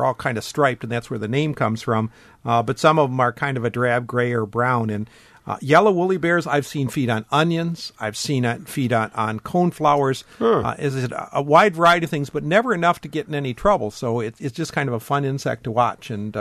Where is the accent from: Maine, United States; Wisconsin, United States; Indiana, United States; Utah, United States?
Wisconsin, United States; Madison; when I grew up in Madison and was a graduate student here